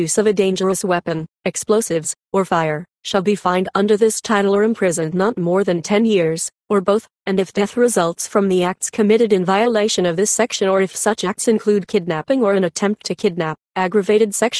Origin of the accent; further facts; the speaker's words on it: San Bernardino, California, United States; that has indeed carried back into my hometown of San Bernardino.